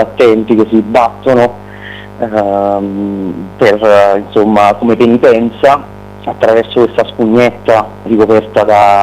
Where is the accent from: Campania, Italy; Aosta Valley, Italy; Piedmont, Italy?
Campania, Italy; Benevento; Noi veniamo dalla Campania interna, siamo beneventani, anche se il gruppo è nato a Napoli